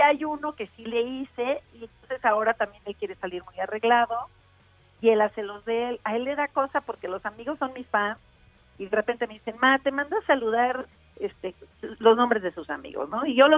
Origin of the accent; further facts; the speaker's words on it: Mexico; desahogarme, primero como mexicana, como mamá, como mujer